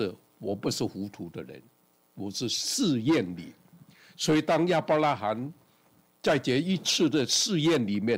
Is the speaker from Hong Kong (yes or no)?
yes; Hong Kong; now in Canada; 我记得50多年了，我从香港来这，我没什么都没有啊，没有房子，荷包也没有什么钱，我们就来。